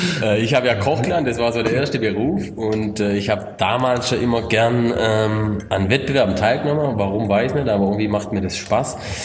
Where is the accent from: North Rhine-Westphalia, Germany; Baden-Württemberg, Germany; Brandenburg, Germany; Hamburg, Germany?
Baden-Württemberg, Germany; Nufringen; Ich komme aus Nufringen.